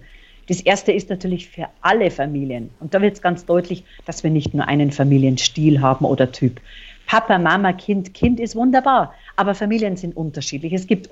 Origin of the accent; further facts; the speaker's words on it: Bavaria, Germany; accent: Bavarian; Oh, ich komme ja aus Bayern, hört man an meiner Stimme und an meiner Sprache.